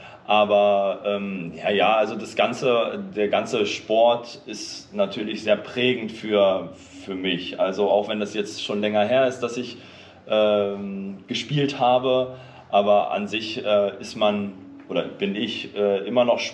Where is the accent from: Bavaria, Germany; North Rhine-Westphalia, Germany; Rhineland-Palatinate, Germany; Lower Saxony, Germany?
Lower Saxony, Germany; Garbsen; denn also erstmal ist es meine Heimatstadt Garbsen.